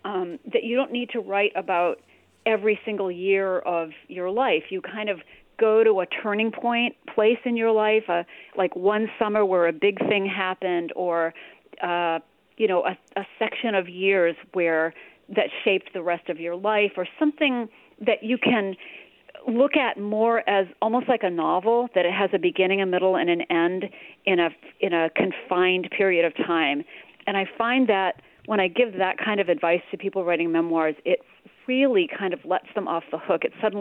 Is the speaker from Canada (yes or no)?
no; Mexico, Maine, United States; And she's writing about Mexico, Maine, which is also my hometown